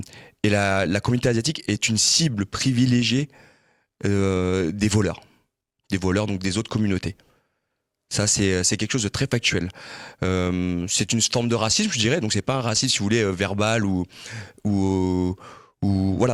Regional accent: France; Je suis français et j'ai une façon de vivre très française.

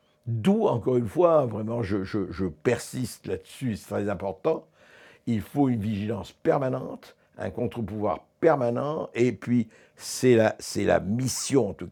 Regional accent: Paris, Île-de-France, France; parce que moi je suis parisien aussi, je vois.

